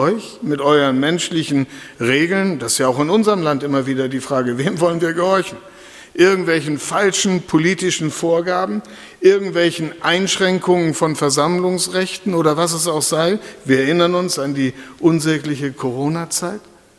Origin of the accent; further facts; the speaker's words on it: Lower Saxony, Germany; ich bin ja nicht von hier, nicht aus Süddeutschland, ich komme ja von der Küste, ich bin ja Ostfriese.